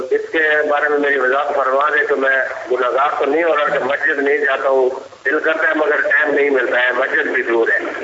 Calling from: Delhi, India; میں دہلی سے بات کر رہا ہوں.

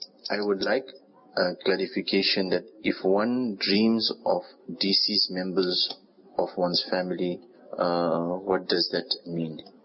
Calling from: Durban, KwaZulu-Natal, South Africa; I'm calling from Sofinagar in Durban, South Africa.

